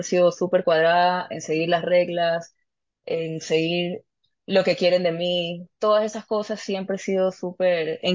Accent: Guayaquil, Guayas, Ecuador; Yo soy de Guayaquil, Ecuador. Es una ciudad. Vivo en las afueras, en un lugar que se llama San Borondón, y es una ciudad, pero parece pueblo porque todo el mundo se conoce.

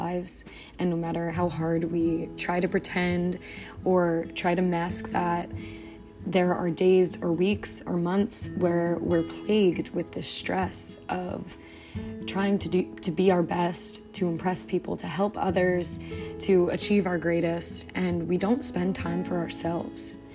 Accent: New York, United States; I mentioned I'm from New York, so I'm in the hub of it all

